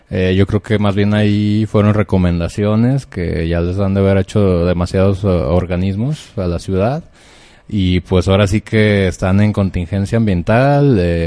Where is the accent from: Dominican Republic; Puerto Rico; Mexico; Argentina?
Mexico